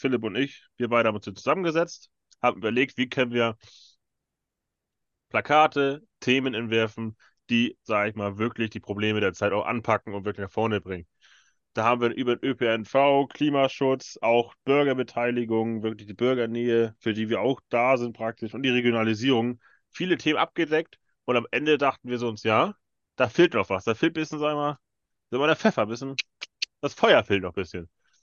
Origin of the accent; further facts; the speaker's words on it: Northern Germany, Germany; Natürlich sage ich als Norddeutscher, Fischbrötchen ist einfach lecker und geht immer.